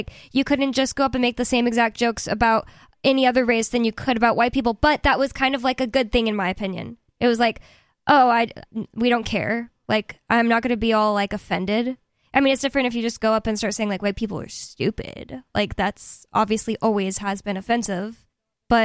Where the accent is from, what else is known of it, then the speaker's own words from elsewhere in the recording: United States; And I've just moved around so much, and I'm American.